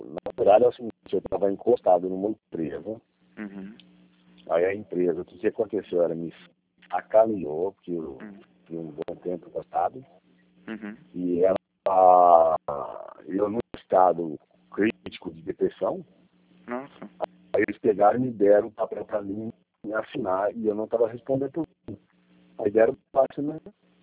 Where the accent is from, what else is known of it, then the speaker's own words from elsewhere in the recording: Presidente Epitácio, São Paulo, Brazil; Eu sou de Presidente Pitácio.